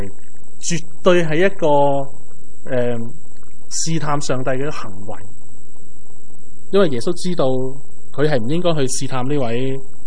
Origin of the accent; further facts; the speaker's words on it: China; 饼就系好似我哋中国人咁样嘅饭咁样啦